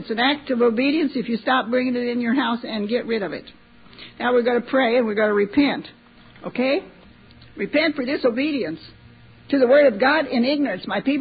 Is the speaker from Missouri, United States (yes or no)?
yes; Missouri, United States; I'm from Missouri, I have to be really see it to believe it.